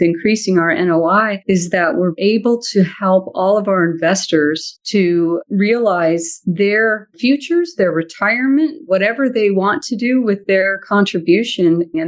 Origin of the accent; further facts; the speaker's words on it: California, United States; So I grew up in California and eventually went down to San Diego to get my PhD.